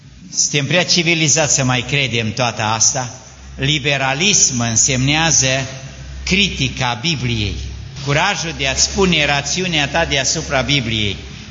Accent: Transylvania, Romania; Și eu sunt moț, să știți.

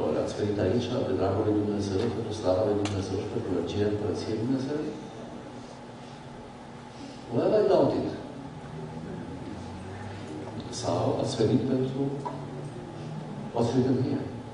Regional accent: Romania; moved away as an adult; noi venim din România, unde, în afară de conservă de pește, nu era nimic în prăbăt.

